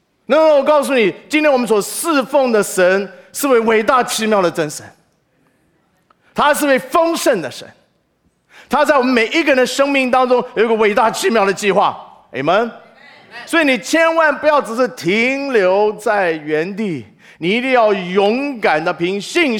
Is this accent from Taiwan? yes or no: no; China; 当然对我们中国人来讲